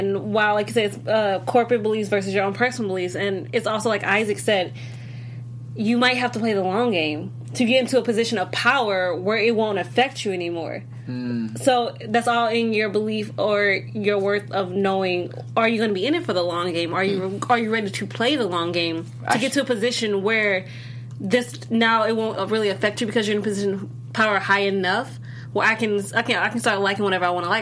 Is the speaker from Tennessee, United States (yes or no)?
no; Illinois, United States; And I'm from Illinois, so you know what that is.